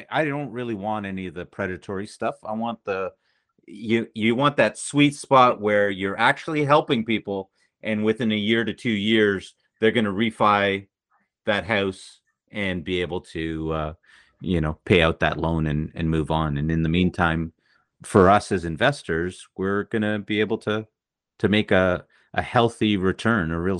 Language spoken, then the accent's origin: English; Toronto, Ontario, Canada; I grew up in Scarborough, and I grew up in a rough neighborhood, and I actually kind of got raised on the streets to some degree.